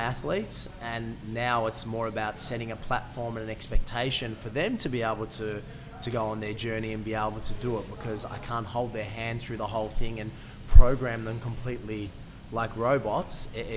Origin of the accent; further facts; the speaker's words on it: Australia; and I'm just a part-timer from Australia